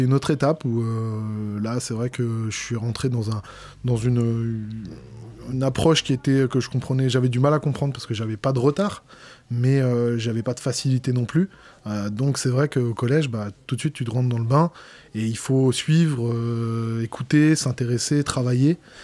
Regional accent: Champigny-sur-Marne, Île-de-France, France; Enfin, je suis de la région parisienne. Moi, j'ai grandi en fait à Champigny-sur-Marne, dans le Val-de-Marne. Voilà, en banlieue

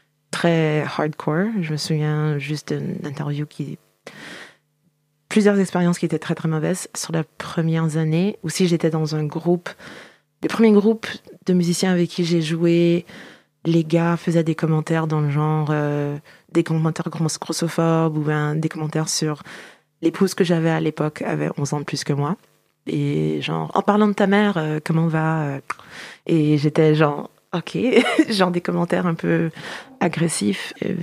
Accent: Haiti; Je pense que c'est parce que je suis haïtienne et puis on est juste trop fiers d'être les premiers.

